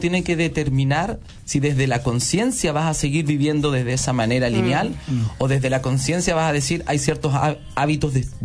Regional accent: Chuquicamata, Antofagasta, Chile; yo soy de provincia, soy de Chuquicamata, una ciudad que desapareció por la extracción excesiva

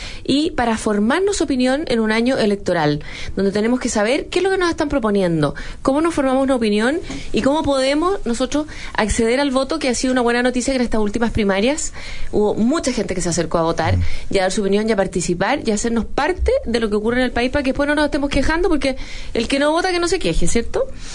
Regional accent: Chile; nos afectan a todos como ciudadanos, como personas humanas, como chilenos

